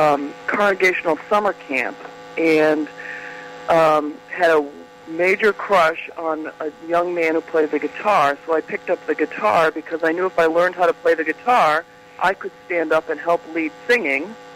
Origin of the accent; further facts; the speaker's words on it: New York, United States; born there; I was my parents lived in New York City, and I was born in the Long Island Jewish Hospital.